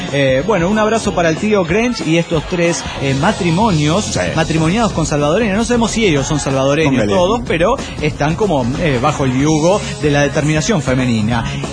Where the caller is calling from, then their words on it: Guatemala; de Guatemala.